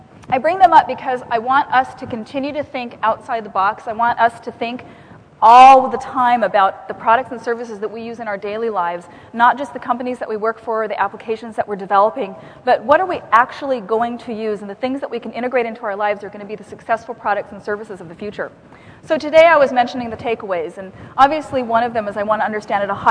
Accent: Seattle, Washington, United States; I'm from Seattle, coffee culture, very, you know, this feels like home to me.

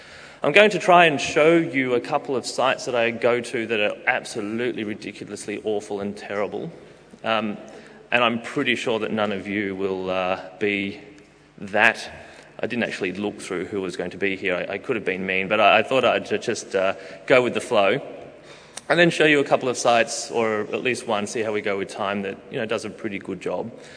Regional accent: Australia; I'm from Australia, if you couldn't tell.

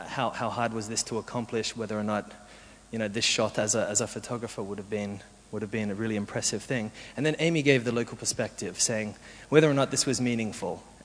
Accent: Australia; Now, I'm an Aussie. I love larrikinism.

